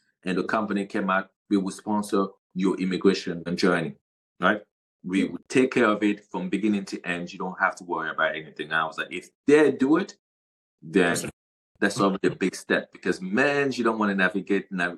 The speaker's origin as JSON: {"language": "English", "country": "Cameroon", "tie": "born or raised there", "said": "So at the time he lived in Geneva, Switzerland, and we grew up together in Cameroon. My 13 years in Cameroon, he's the one who bought me my first hamburger, and in Cameroon."}